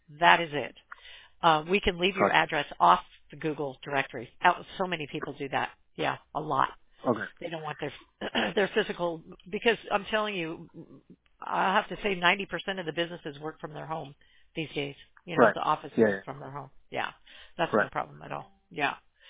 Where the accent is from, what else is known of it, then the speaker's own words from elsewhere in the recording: Quebec City, Quebec, Canada; Quebec City.